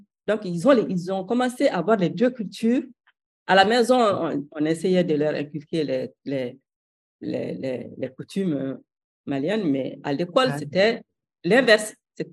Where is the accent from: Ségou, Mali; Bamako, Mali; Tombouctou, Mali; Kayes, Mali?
Bamako, Mali; j'ai vécu, je suis née au Mali, j'ai grandi au Mali, je me suis mariée au Mali